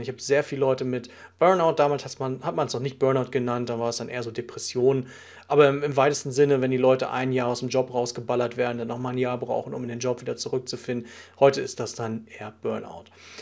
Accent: Germany; now in Switzerland; Bin dann durch einen Zufall in der Schweiz gelandet und dort ist es dann so, eben ich bin Deutscher und wenn ich den Mund aufmache, bin ich eben auch der Ausländer sofort, das merkt man.

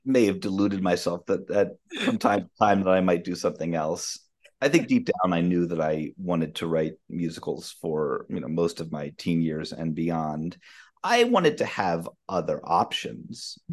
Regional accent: Maine, United States; now in New York City, United States; since I was about 13 years old, growing up in Maine

